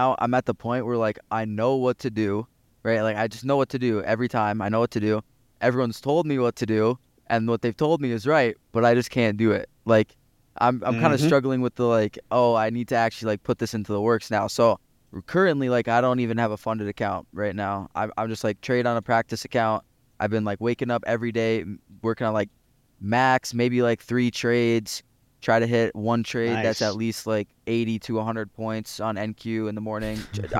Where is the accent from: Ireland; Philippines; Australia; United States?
Australia; born there; because I was born in Australia.